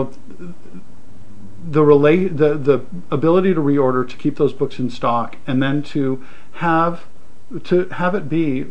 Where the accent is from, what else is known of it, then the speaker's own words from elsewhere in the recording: Montana, United States; now in Seattle, United States; I didn't know anybody in Seattle. I moved out from Montana, went west, and just, like, started.